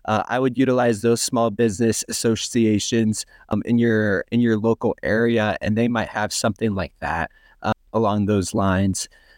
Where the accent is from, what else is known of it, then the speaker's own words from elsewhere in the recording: Ukraine; now in United States; I'm from Ukraine.